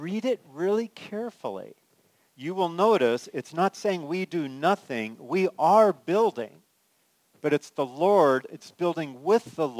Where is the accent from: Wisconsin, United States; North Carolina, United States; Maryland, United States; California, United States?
California, United States; So I grew up in California, and with for me, there was one of the world's most famous bridges, the Golden Gate Bridge